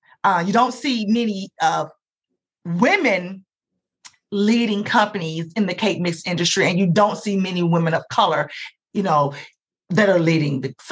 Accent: Jackson, Tennessee, United States; I'm from Jackson, Tennessee. So that she left a legacy in the city.

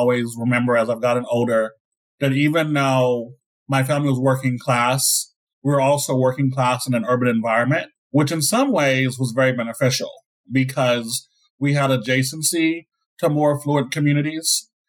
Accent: South Gate, California, United States; I grew up in a working class community. It was pretty interesting because I grew up specifically in Southgate, which is majority Latinx.

